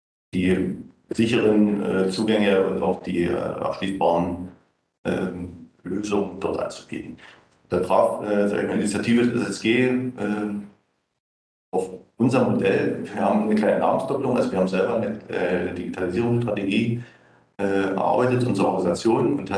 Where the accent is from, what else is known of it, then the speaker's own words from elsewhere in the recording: Neuss, North Rhine-Westphalia, Germany; Ja, ich komme aus Neuss.